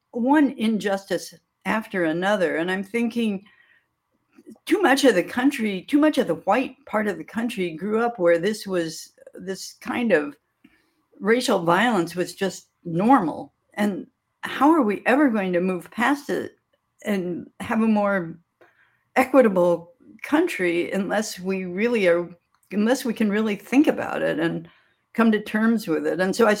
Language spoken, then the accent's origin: English; Kansas, United States; I grew up in Kansas, as everyone knows by now